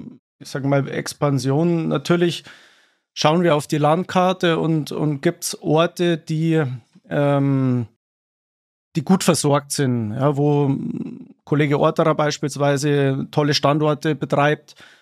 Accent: Munich, Bavaria, Germany; Jetzt bin ich Münchner

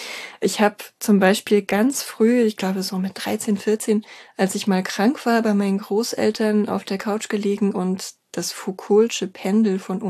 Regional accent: Berlin, Germany; also born or lived in Erfurt; Ich bin zwar in Erfurt geboren, aber habe meine ersten paar Lebensjahre in Ost-Berlin verbracht, in Marzahn, in einem sogenannten Punkthochhaus.

